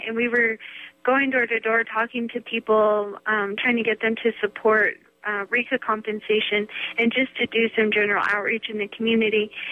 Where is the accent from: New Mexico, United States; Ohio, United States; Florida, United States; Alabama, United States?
New Mexico, United States; Grants; Well, I grew up in Grants, New Mexico, and Grants is known as the uranium capital of the world, and it was formed as a mining town.